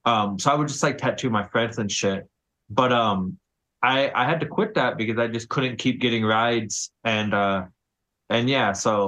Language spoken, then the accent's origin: English; Texas, United States; obviously just growing up in Texas, you always see kind of tattoos everywhere. There's a big tattoo scene here.